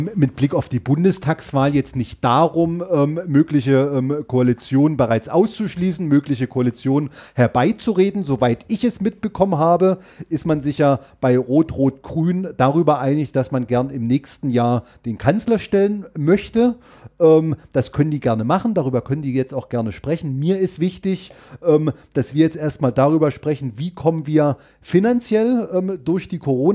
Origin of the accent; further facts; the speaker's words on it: Görlitz, Saxony, Germany; in meiner Heimatstadt Görlitz-Skorzelitz einen Landestag